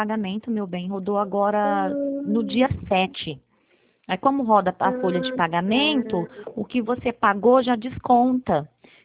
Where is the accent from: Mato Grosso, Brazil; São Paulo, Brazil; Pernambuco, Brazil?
São Paulo, Brazil; Teodoro Sampaio; Eu sou de Teodoro Sampaio.